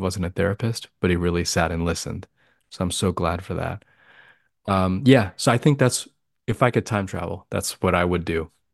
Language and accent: English; Florida, United States; I was born and raised in Florida and experienced a lot of racism and bullying.